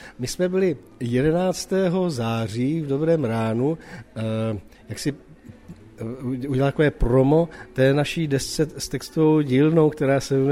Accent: Ústí nad Orlicí, Pardubice Region, Czechia; born there; V Ústí nad Orlicí v mém rodišti probíhá tahle ta akce.

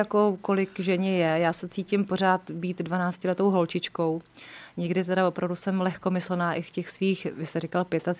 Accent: Votice, Central Bohemian Region, Czechia; also born or lived in Benešov; Já pocházím původně z Votic a tam jsem prožila i jako svůj život, ale narodila jsem se v Benešově.

